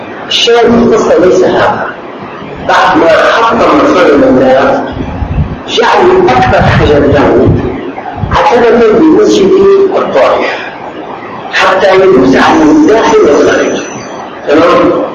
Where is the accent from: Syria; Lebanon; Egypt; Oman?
Syria; وعندنا في سوريا منذ أنشئ الدولة